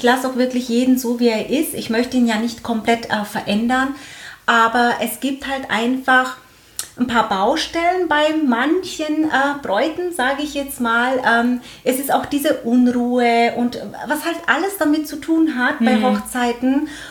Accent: Höchstadt, Bavaria, Germany; ich komme aus Höchstadt

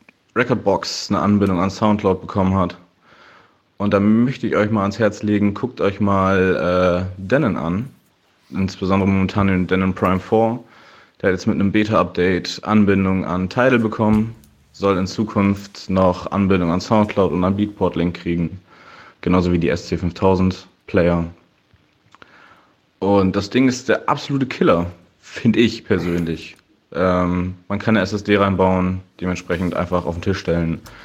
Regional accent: Bremen, Germany; ich komme aus Bremen

